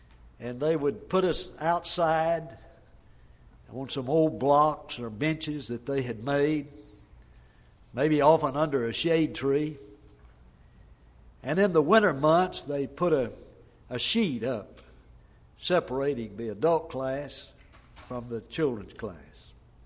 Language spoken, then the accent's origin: English; Huntsville, Alabama, United States; I grew up in Huntsville, Alabama.